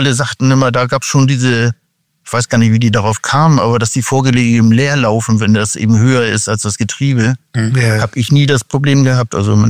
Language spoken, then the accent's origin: German; Flensburg, Schleswig-Holstein, Germany; dann war ich auf dem Schrottplatz hier bei uns in Flensburg.